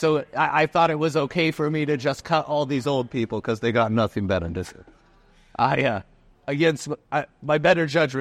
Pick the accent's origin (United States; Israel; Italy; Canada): Italy; I grew up in Italy